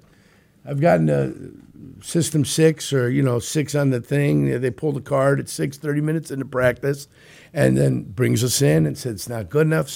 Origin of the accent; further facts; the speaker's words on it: Calumet City, Illinois, United States; my hometown is Calumet City.